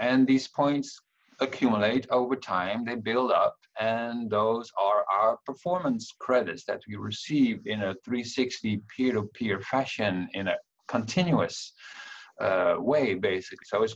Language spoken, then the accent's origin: English; Rotterdam, South Holland, Netherlands; English is a second language; I was very inspired by a picture in my hometown, which is created by a photographer, Ken Lum, who now lives in Philadelphia, US. And his work of art says, "Melly Shum hates her job." And it's a very compelling picture. It has been in Rotterdam for 25 years